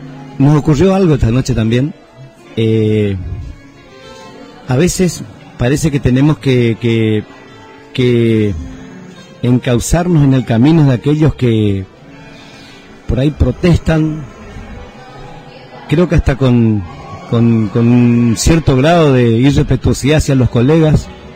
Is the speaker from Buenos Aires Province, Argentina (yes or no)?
no; Corrientes, Argentina; somos de acá, somos del interior, somos de Corrientes